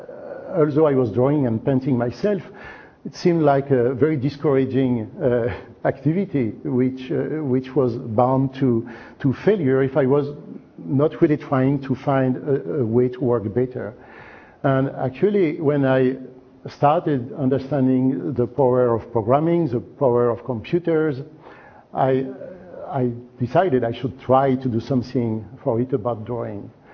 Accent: France; born or raised there

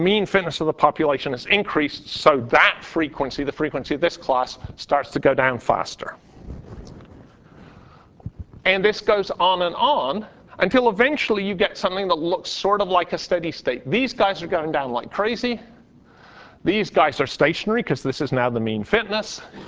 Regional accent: United Kingdom; I grew up in Britain and the British don't like this

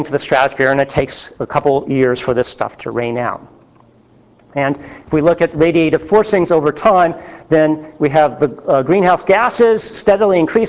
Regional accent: Providence, Rhode Island, United States; This comes from the Providence Journal, my hometown paper, which is a Republican newspaper

